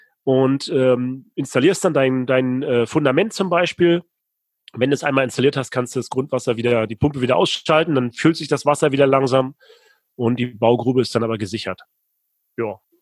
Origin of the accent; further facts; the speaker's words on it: Rostock, Mecklenburg-Vorpommern, Germany; Ich komme aus Rostock, Warnemünde, der beste Strand Deutschlands.